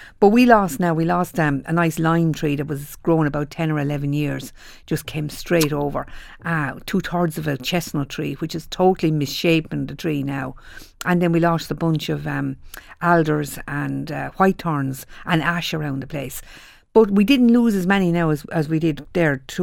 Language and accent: English; Leinster, Ireland; When I was growing up in South Wicklow, everybody had a generator because we lost the electricity so regularly.